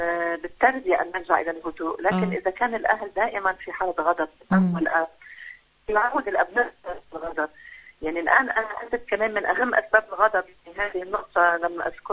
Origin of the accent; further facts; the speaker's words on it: Lebanon; حادث أمنية مثلا كما حدث عندنا في لبنان